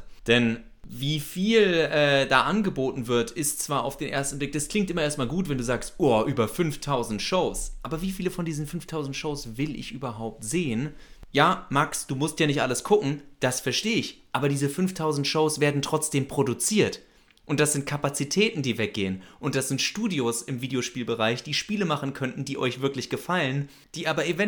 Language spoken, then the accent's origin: German; Eschwege, Hesse, Germany; Aber ich weiß noch, in Eschwege, wo ich groß geworden bin